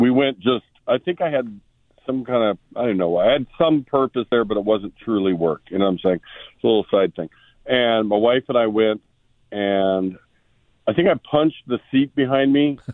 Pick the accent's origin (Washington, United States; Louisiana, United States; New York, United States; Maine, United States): Washington, United States; Seattle; I grew up in Seattle. Maybe you don't know.